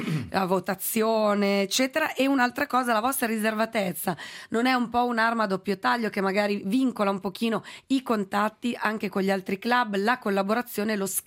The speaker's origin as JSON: {"language": "Italian", "region": "Sicily", "country": "Italy", "also_born_or_lived": "Swiss border", "said": "Sono siciliano e sono cresciuto sul confine, ho imparato italiano grazie alla radio, grazie a RSI"}